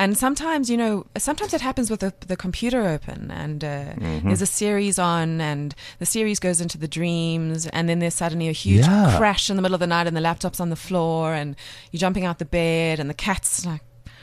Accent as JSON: {"language": "English", "town": "Cape Town", "region": "Western Cape", "country": "South Africa", "said": "I'm from Cape Town."}